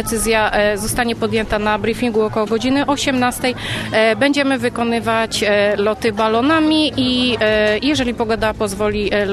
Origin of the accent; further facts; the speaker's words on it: Częstochowa, Silesian Voivodeship, Poland; jestem z Częstochowy w tych Rudnikach